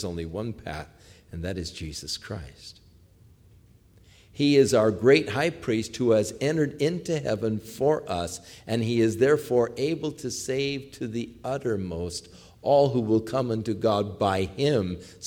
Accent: Ventura, California, United States; When I grew up in Ventura, the population was just 5,800 people.

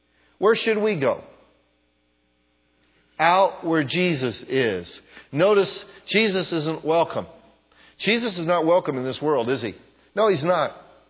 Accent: United States; And I'm more American now than I ever was before. I'm glad I'm American.

